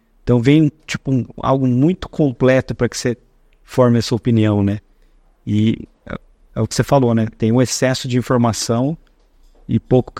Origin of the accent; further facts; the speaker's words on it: Indaiatuba, São Paulo, Brazil; Eu sou daqui de Indaiatuba, né?